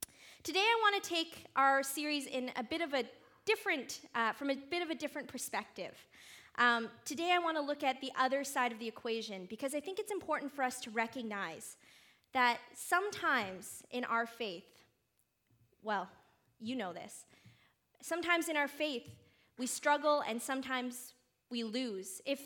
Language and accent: English; Vancouver, British Columbia, Canada; I'm from Vancouver. I can say it.